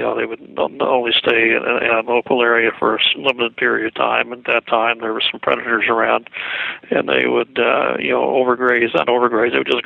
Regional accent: Missouri, United States; We're from the Show Me State of Missouri, and we thought, well, this never happened again.

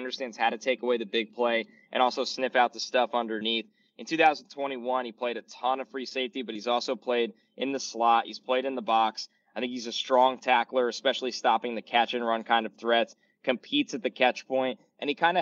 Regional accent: New York, United States; I grew up here in New York and watched Revis in practice at times at the Jets facility.

